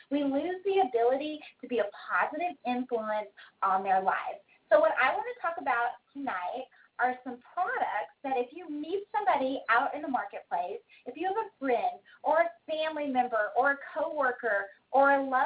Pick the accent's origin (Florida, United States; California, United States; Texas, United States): Texas, United States; Dallas; I really want to support my hometown community. So if you've got anybody in Dallas, Texas